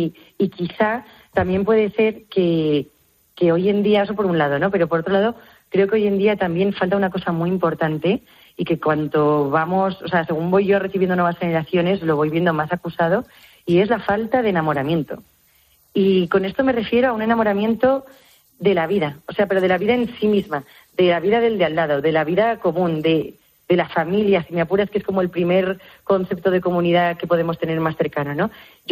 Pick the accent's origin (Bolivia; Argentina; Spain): Spain; Madrid, Community of Madrid; yo soy de Madrid